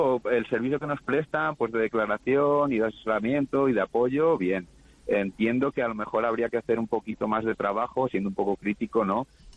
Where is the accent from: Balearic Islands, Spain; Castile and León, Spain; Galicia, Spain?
Castile and León, Spain; Santa Clara de Avedillo; Yo siembro garbanzo de Fuentes Auco, que mi pueblo, que es Santa Clara de Abedillo, está dentro de la indicación geográfica protegida garbanzo de Fuentes Auco.